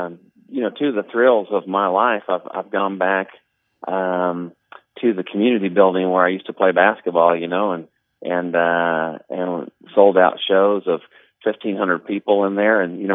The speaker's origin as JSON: {"language": "English", "region": "Kansas", "country": "United States", "said": "They just knew I was from Kansas."}